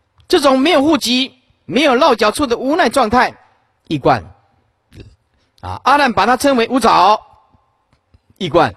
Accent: Sihu, Yunlin County, Taiwan; 毕竟我们出生的地方是云林县四湖乡，对吧？林厝村，师父出生的地方是一个小农村啊，小农村靠近台西的港口海港

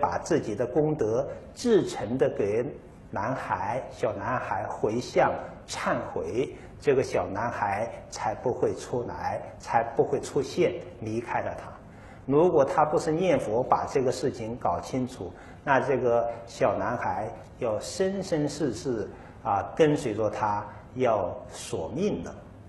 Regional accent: China; 所以这句名号的持念，确实自古以来啊，都是我们中国人的一个命根子。

